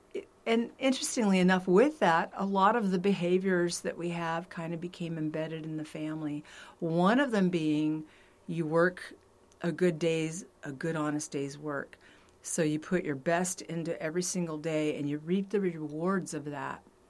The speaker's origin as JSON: {"language": "English", "town": "Santa Ana", "region": "California", "country": "United States", "tie": "born or raised there", "also_born_or_lived": "Pacific Grove / Carmel / Salinas", "lives_now": "Tustin, United States", "said": "I live in Orange County in California, in the city of Tustin, but I was raised up in Pacific Grove, Carmel, Salinas, here we go, it's a long list, and then Santa Ana. And I graduated from Santa Ana High School in 1979."}